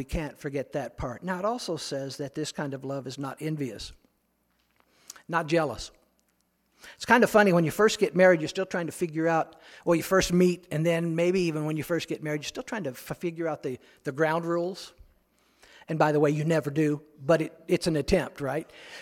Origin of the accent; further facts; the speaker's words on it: Peoria, Illinois, United States; I grew up in Peoria. We're lucky to walk.